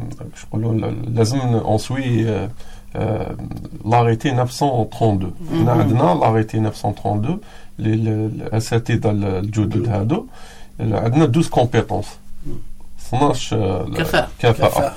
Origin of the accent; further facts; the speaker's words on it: Algeria; هذه عندنا في الجزائر؟